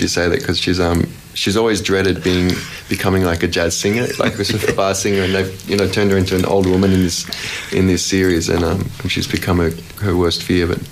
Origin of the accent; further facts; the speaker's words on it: Australia; I always laugh because I feel so much more Australian. I feel my accent come out so much more